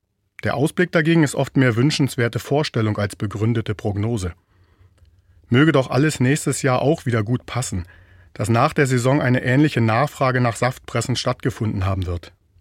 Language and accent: German; Germany; Der Anblick einer Warteschlange versetzt mich immer ein wenig in meine Kindheit in der DDR.